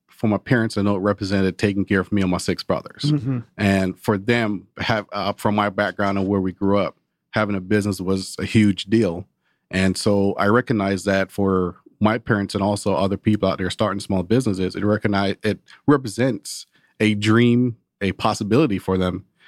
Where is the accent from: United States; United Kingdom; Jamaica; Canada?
Jamaica; moved away; I grew up in Jamaica. Jamaica is a country of population of about 2.6 million people, mm-hmm. with an 80% poverty rate.